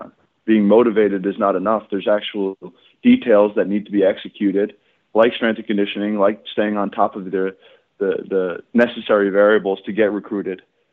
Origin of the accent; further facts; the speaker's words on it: Mahwah, New Jersey, United States; Terry, I come from Northern New Jersey. I didn't have a varsity program in Mahwah, New Jersey when I was a freshman.